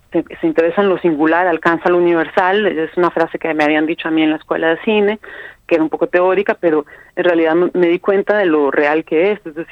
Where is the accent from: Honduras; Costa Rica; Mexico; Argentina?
Costa Rica; San José; crecí en San José, y es una ciudad que es considerada como una ciudad muy fea, y a mí es la ciudad en la que me descubrí a mí misma